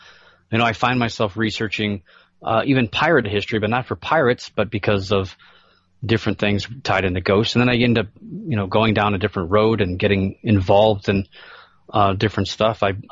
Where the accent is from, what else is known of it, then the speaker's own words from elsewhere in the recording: United States; I never really, honestly, and I feel ashamed, you know, being an American by saying this, but I didn't really care about the Civil War before I got into ghosts.